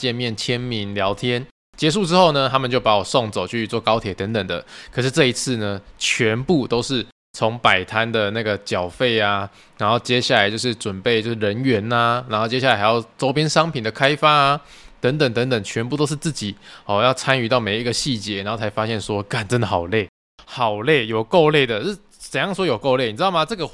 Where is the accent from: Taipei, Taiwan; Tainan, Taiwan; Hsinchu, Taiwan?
Tainan, Taiwan; 那你知道我台南人嘛，台南人六日就是超爆干多人的